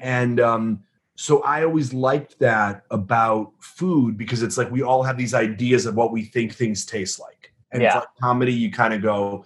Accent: Chicago, Illinois, United States; I mean, we're from the Midwest, from the Chicagoland area

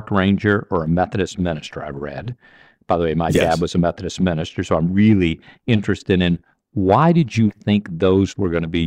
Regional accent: Mississippi, United States; I grew up in Mississippi, I do.

